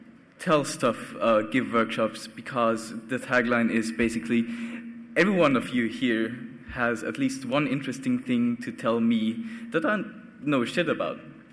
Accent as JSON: {"language": "English", "region": "Vienna", "country": "Austria", "said": "I'm from Vienna, so I'm jet lagged."}